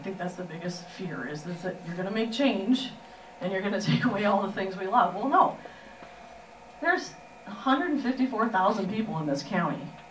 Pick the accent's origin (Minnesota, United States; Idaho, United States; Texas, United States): Minnesota, United States; St. Paul; I grew up in St. Paul. I'm a public school kid